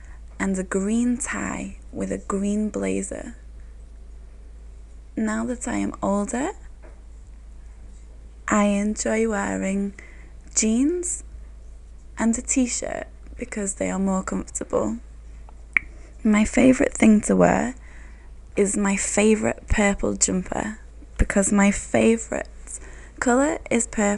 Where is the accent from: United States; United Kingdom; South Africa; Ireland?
United Kingdom; Manchester, North West England; I come from Manchester in the north of England.